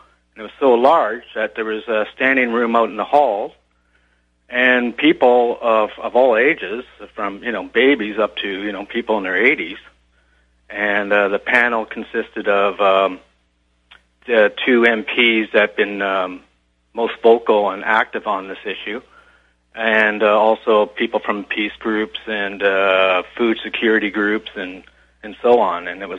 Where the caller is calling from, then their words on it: Nelson, British Columbia, Canada; I'm phoning from Nelson, which is, I believe you've been on our community radio station being interviewed.